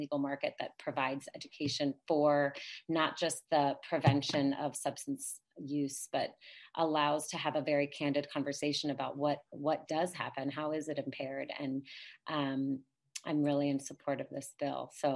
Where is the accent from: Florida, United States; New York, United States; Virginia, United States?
Virginia, United States; I grew up in Virginia, and learning about the dangers of drinking and driving